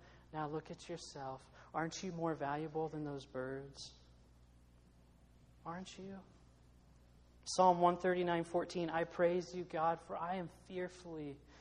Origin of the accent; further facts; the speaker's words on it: United States; at least for me as an American.